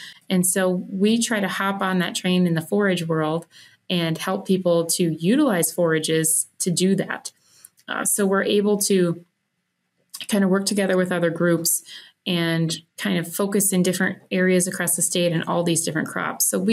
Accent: Baltic, South Dakota, United States; I am originally from Baltic, South Dakota, so southeast portion of the state. And I grew up on a farm there and always had an interest in all things ag.

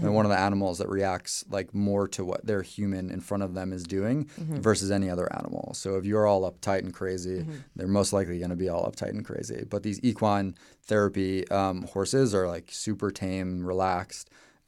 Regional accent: New York, United States; he also grew up on Long Island, a town over from where he raised me and my mom raised me.

